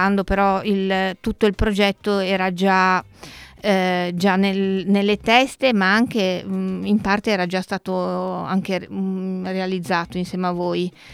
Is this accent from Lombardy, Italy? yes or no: yes; Milan, Lombardy, Italy; now in Cagliari, Italy; sentirete che appunto non sono molto sarda, sono di Milano e in realtà ho lavorato tanti anni all'estero, ho lavorato nella cooperazione internazionale per circa 20 anni proprio all'estero e poi per caso sono finita qua a Cagliari